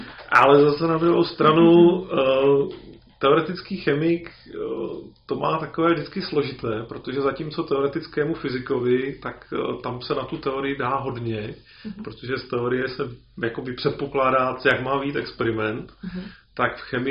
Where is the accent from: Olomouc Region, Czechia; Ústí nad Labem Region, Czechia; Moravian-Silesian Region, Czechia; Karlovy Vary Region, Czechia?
Moravian-Silesian Region, Czechia; Opava; Byť jsme byli zaraz z Opavy, to znamená z nejhůře dostupného místa v republice pomalu.